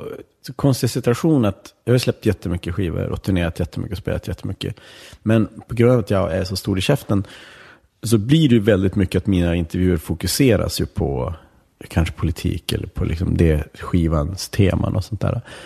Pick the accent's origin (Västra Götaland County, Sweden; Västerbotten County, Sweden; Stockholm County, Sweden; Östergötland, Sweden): Västerbotten County, Sweden; Vännäs; jag är uppvuxen i Vännäs, det är liksom så här kutym att dricka då du är 14, 15, 16